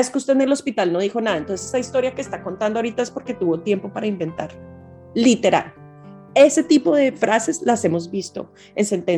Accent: Casanare, Colombia; Yo crecí en Colombia, en Casanare, además, en medio del conflicto armado.

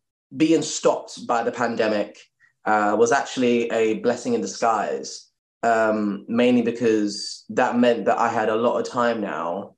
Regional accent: Leytonstone, London, United Kingdom; I grew up like in Leytonstone, not really like knowing much about the acting industry or anything like that.

